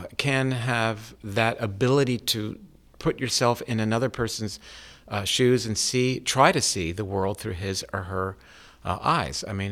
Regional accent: Florida, United States; there's a hanging chad here, and I'm from Florida.

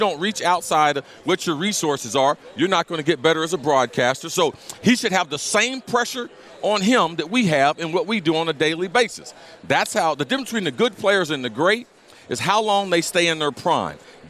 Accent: Ohio, United States; And all honesty, growing up in Ohio, the Dallas Cowboys were my team.

